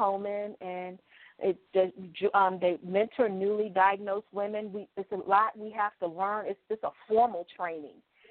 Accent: Maryland, United States; also born or lived in Atlanta; I'm from St. Marys County, Maryland. I was living in Atlanta for 25 years, and I just relocated back to Maryland in June of this year.

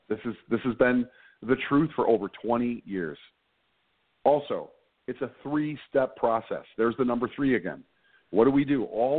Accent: Chicago, Illinois, United States; I'm from Chicago. I'm from the Southwest

